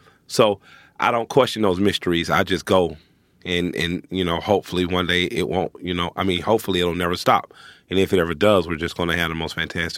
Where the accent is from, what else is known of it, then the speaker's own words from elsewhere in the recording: Atlanta, Georgia, United States; Like I'm from Atlanta. Like Atlanta is the Bay Area part deuce.